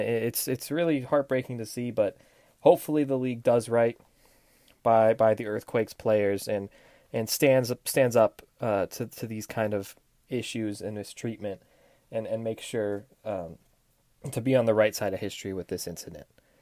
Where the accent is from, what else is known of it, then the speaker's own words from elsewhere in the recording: Florida, United States; Let's start off with a team in my home state, Inter Miami.